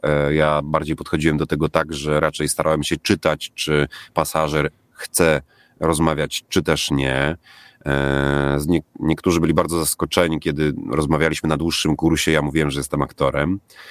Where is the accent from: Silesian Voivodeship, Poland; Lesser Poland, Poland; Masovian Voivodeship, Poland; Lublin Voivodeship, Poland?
Lublin Voivodeship, Poland; pochodzę z rodziny, gdzie od dzieciaka uczono mnie pracy, gdzie wychowywałem się na wsi pod Kazimierzem Dolnym i jak miałem już z 8-10 lat, to już umiałem kopać ziemniaki.